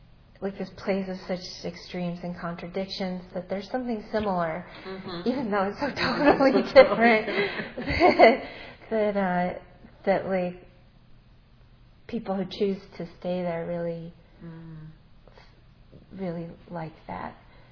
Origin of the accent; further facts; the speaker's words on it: California, United States; or I think of where I grew up in California